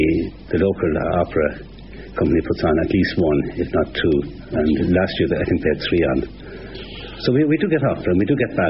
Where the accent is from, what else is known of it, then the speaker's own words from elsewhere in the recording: Dublin, Leinster, Ireland; moved away as an adult; also born or lived in California / Limerick; now in Cork, Ireland; Originally from Dublin, but I'm out of it now a long time. I moved from Dublin to the States for a while.